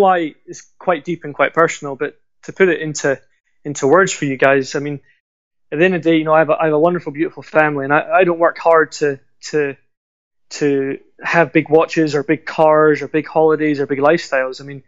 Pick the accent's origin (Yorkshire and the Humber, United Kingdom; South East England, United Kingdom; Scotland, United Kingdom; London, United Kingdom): Scotland, United Kingdom; Glasgow; now in England; So I was raised in Glasgow, and my dad's from Ireland. So and my mum's Scottish, and we live in England. So I'm very the purest form of a mongrel British, British lad as you can have.